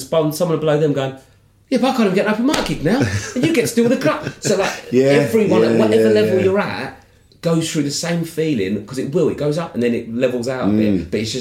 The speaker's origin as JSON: {"language": "English", "country": "United Kingdom", "said": "I'm just a British comic on this show, right?"}